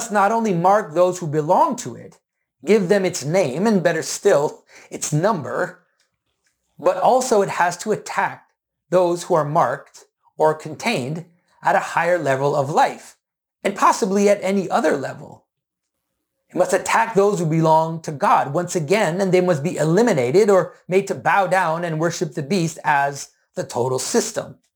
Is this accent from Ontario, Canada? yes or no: no; Quebec, Canada; I bear the name of my ancestors … while I am also marked by being Quebecois, by being Canadian